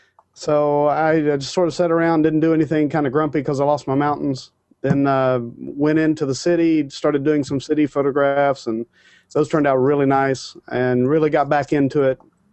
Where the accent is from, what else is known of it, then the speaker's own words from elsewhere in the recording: Tennessee, United States; now in Homestead, United States; I live currently just south of Miami in Homestead, Florida. I grew up originally in East Tennessee, and that's where I started my photography there in 94.